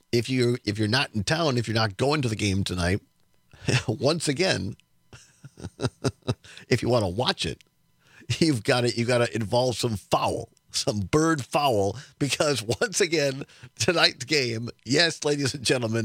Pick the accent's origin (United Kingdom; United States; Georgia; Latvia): United States; Richland Center, Wisconsin; My favorite is WRCE in Richland Center. Because my hometown, my home station.